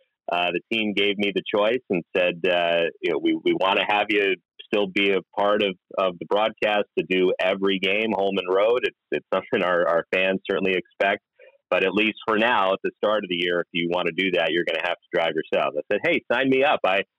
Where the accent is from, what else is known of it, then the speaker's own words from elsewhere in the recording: Palo Alto, California, United States; Growing up in Palo Alto, I grew up a huge Giants fan, both San Francisco and San Jose.